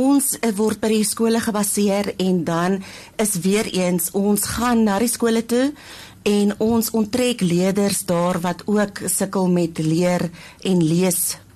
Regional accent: Ashton, Western Cape, South Africa; now in Wellington, South Africa; ek is oorspronkelijk van Ashton, so ek was in Hoërskool Montetjie gewees waar ek gematrikuleer het en toe het ek Wellington toe gekom om onderwys te kom swat en hier het ek gebly.

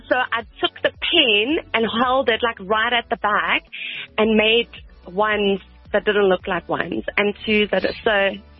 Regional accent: Benoni, Gauteng, South Africa; I'm from Benoni.

